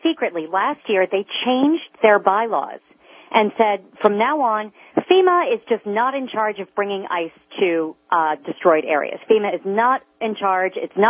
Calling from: Dover, Delaware, United States; Well, I bring you greetings from Dover, Delaware.

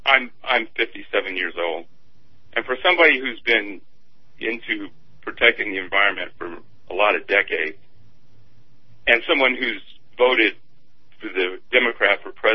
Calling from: Las Vegas, Nevada, United States; I'm calling from Las Vegas, Nevada

